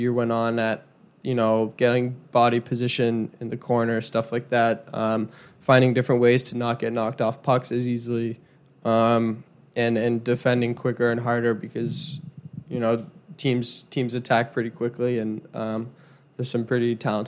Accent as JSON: {"language": "English", "town": "Boston", "region": "Massachusetts", "country": "United States", "tie": "born or raised there", "said": "Just growing up in Boston, being a Bruins fan"}